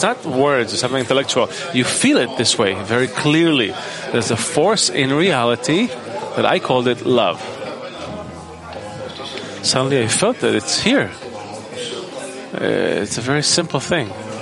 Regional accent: Tel Aviv, Tel Aviv District, Israel; Tel Aviv.

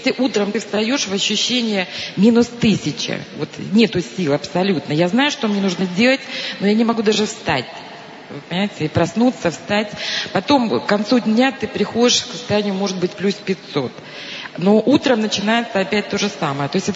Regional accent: Moscow, Russia; Я из Москвы.

